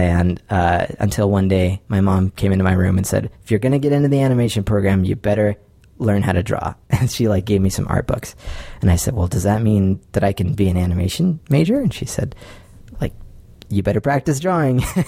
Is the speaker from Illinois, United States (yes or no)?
no; Provo, Utah, United States; So I was born in Provo and raised there. I've lived there my whole life, except for a few years that I spent elsewhere.